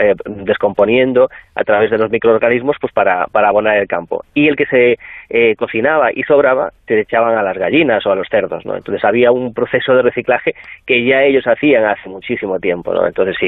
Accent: Galicia, Spain; Supongo también que soy gallego, el canal sale desde Galicia

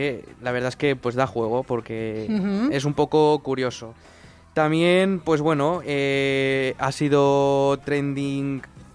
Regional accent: Valencian Community, Spain; que las naranjas de Valencia están muy ricas, que voy a decir yo como valenciano

